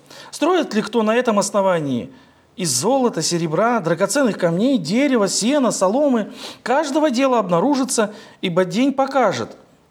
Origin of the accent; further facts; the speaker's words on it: Volgograd Oblast, Russia; А в детстве была сложность. Я вырос под Волгоградом.